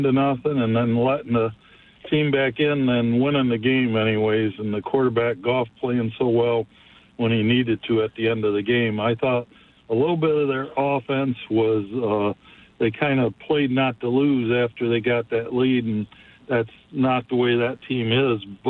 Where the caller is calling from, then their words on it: Holt, Michigan, United States; Yeah, this is … from Holt.